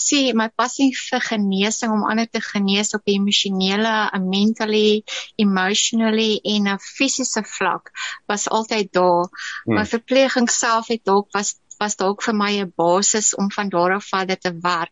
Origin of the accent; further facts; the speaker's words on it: KwaZulu-Natal, South Africa; born there; ek is in Natal gebore.